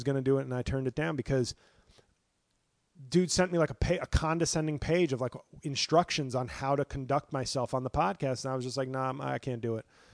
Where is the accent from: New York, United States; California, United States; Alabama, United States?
New York, United States; I've always said I'm a born and bred New Yorker, but you know what? I think I am I'm probably a Midwesterner at heart.